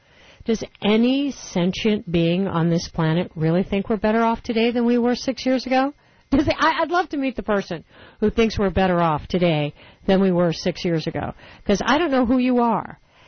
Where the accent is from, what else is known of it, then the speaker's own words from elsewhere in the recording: United States; as an American woman, I am proud to be a citizen of the United States. I always have been.